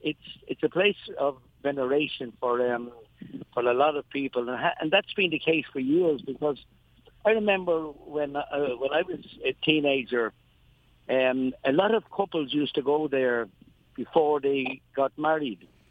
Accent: Dublin, Leinster, Ireland; Oh, I did. I grew up in Dublin, and I grew up in the city. And you know, when I grew up in Dublin, it was a large village, really

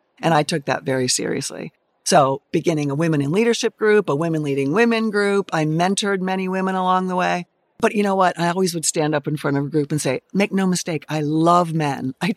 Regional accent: Pittsburgh, Pennsylvania, United States; Yeah, I grew up in Pittsburgh, went to Penn State.

